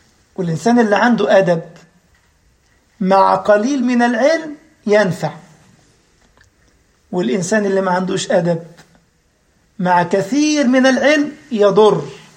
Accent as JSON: {"language": "Arabic", "region": "Upper Egypt", "country": "Egypt", "said": "أنا مش في السويد، أنا مصري ومصري صعيدي كمان يعني، مشكلة يعني، مش مصري عادي كمان يعني"}